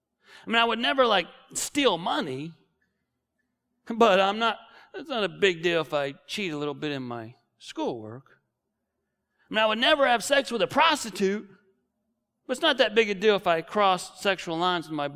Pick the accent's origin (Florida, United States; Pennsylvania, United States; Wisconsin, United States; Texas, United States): Wisconsin, United States; born there; I'm a huge Green Bay Packers fan because I was born in Wisconsin.